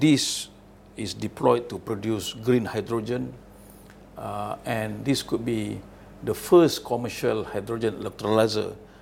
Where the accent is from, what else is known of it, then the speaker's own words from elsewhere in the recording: Kota Kinabalu, Sabah, Malaysia; Hopefully will be deployed in my home state in Kota Kinabalu, Sabah, which I'm very proud of.